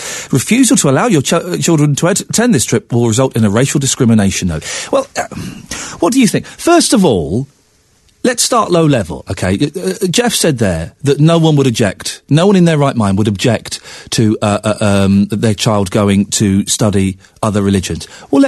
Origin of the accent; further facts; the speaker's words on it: Slough, South East England, United Kingdom; I grew up in Slough, big Indian and Pakistani community